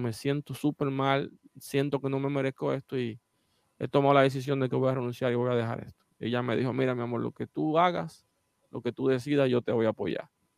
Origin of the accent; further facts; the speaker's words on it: Haina, San Cristóbal, Dominican Republic; now in Santo Domingo, Dominican Republic; Yo viví en Jaina cuando eso, yo soy oriundo de Jaina, y me traen para acá, para Santo Domingo